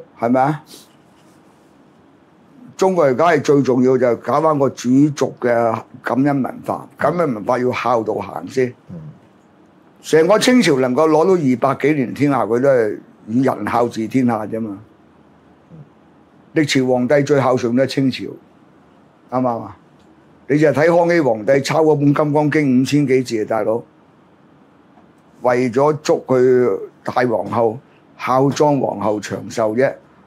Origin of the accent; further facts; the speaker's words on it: Hong Kong; 即係我哋作為香港人